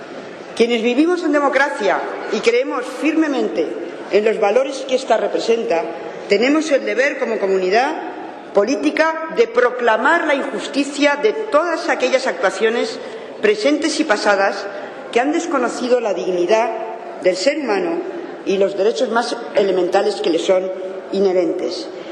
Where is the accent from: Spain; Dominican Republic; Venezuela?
Spain; Y como españoles, como demócratas, tenemos una deuda de gratitud